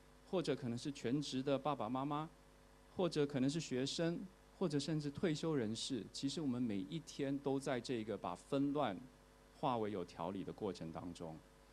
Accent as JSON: {"language": "Chinese", "country": "Taiwan", "tie": "born or raised there", "said": "因为我是在台湾出生长大的，想起小时候听到的那些台湾的那些曲调"}